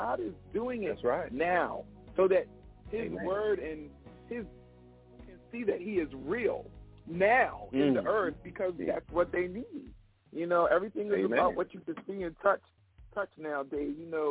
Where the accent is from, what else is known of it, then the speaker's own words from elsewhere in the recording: Baltimore, Maryland, United States; now in New Jersey, United States; I am from Baltimore. I actually live in New Jersey now, but I was born and raised.